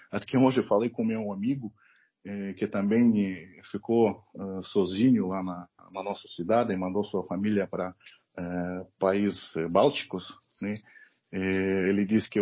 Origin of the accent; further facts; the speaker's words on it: Ukraine; born there; Portuguese is a second language; Meu pai, por exemplo, ele foi o prefeito da essa cidade onde eu nasci, na Ucrânia, cidade fácil.